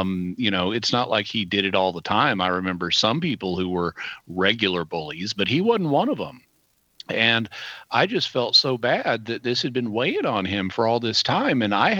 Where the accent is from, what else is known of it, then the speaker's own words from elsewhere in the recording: Fayetteville, United States; When I moved back to my hometown of Fayetteville, I was at Mass